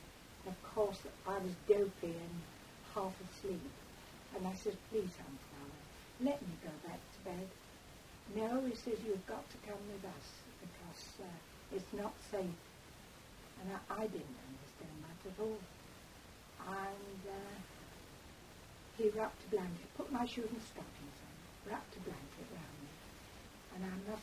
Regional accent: Pontypridd, Wales, United Kingdom; born there; I was born in Pontypridd Barracks. I was the first child

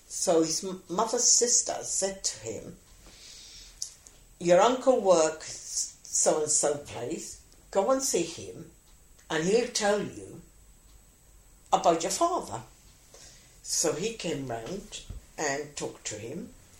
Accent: Gibraltar; I said, oh, I should have said that, because I come from Gibraltar.

